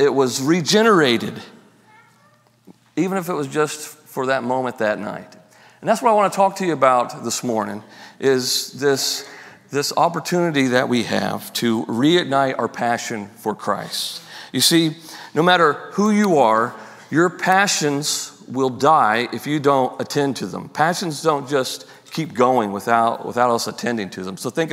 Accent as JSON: {"language": "English", "town": "Galveston", "region": "Texas", "country": "United States", "tie": "born or raised there", "said": "growing up in Galveston, we had this local pay pit."}